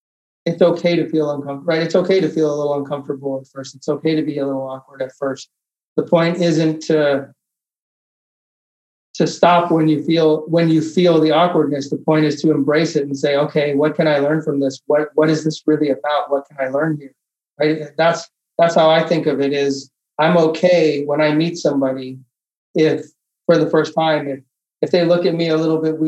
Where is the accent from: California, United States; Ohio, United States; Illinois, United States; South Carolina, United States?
California, United States; Los Angeles; I grew up in Los Angeles.